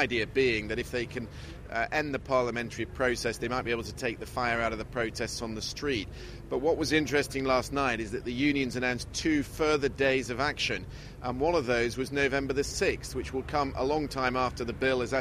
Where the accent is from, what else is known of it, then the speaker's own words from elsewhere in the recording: United Kingdom; now in France; to me as a Brit